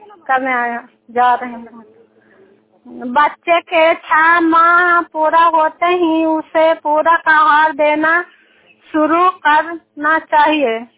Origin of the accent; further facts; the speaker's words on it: Bihar, India; नगर नौसा प्रखंड का निवासी हूँ